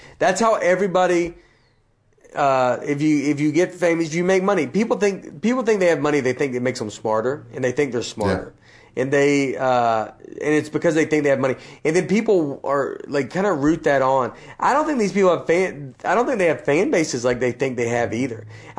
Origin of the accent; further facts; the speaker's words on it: the South, United States; I'm from the South, you know, I grew up a Christian, I grew up typical Southern, you know, Christian home, Southern Baptist